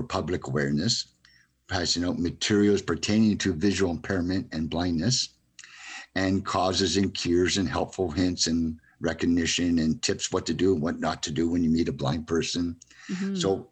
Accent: Ontario, Canada; born there; I didn't go to the Ontario School for the Blind in Brantford, Ontario, where I was born in Ontario.

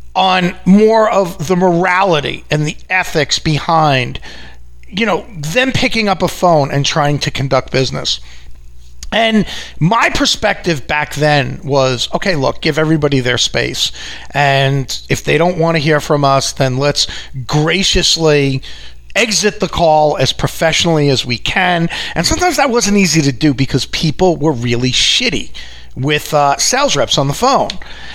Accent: Long Island, New York, United States; in case you haven't picked up from my accent, I'm from New York. It's specifically Long Island, also known as Long Island, by the way.

